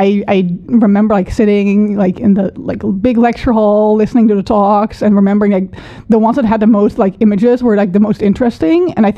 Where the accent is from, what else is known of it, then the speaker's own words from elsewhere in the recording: Groningen, Netherlands; Yeah, so I'm from the Netherlands. So I grew up there, all the way in the north. So Groningen, like the biggest city in the north.